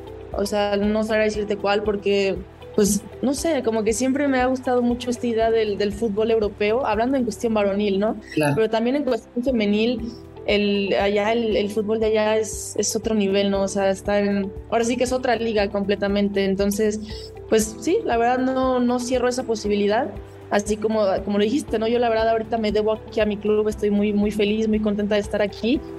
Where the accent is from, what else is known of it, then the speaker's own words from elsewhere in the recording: Querétaro, Mexico; now in León, Mexico; yo soy de Querétaro, pero a los 2 años que yo vivía aquí, ya cuando iba a visitar a mi familia, era como, ah, tú ya hablas como leonesa.